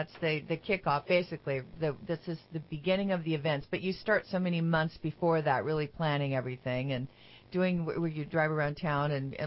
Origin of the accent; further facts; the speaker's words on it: Pleasant Valley, California, United States; I grew up in Pleasant Valley, which is right north of Placerville.